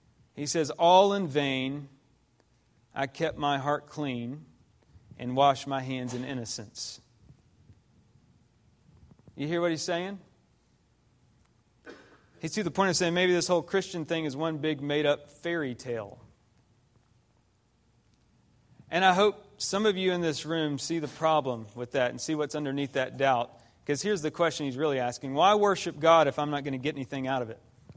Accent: Georgia, United States; So I grew up in Georgia, and I went deer hunting all the time.

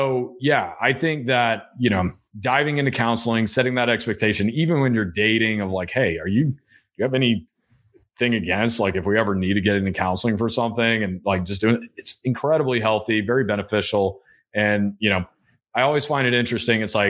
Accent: the South, United States; And it's like, you know, I'm from the South. We love a good, we love a good saying.

